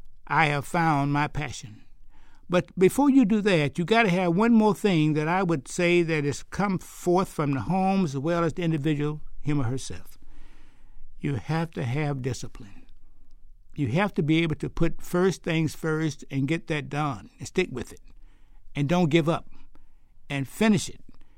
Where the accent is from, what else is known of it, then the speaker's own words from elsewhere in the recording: Alabama, United States; years ago, as a boy growing up in Alabama or anywhere, we didn't really prepare for sports.